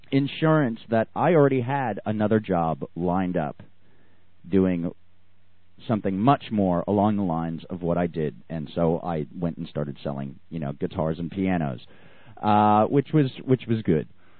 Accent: New York, United States; now in Texas, United States; I came from New York down to Texas, so you know that they really, really didn't like me much.

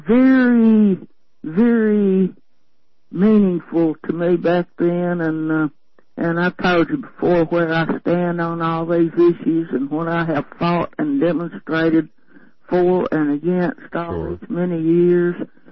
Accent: Tennessee, United States; Yeah, I'm a feminazi from Tennessee.

